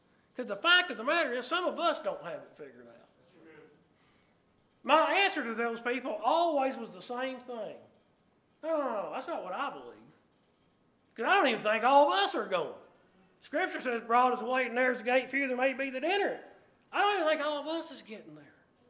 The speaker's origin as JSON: {"language": "English", "country": "United States", "tie": "born or raised there", "said": "You know how many times in my life growing up in Marshall County, because I've told y'all before, we had a bunch of churches there of Christ"}